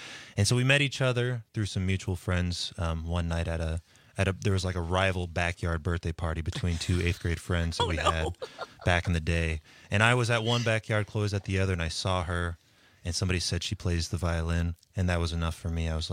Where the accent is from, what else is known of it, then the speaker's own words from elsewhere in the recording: Lincoln, Nebraska, United States; growing up in Lincoln, Nebraska, you know, the both of us, all three of us here